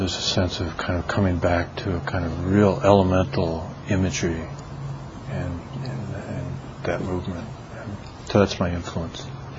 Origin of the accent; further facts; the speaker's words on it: Chicago, Illinois, United States; and I come from Chicago. You know the Chicago Imagist movement, which is more.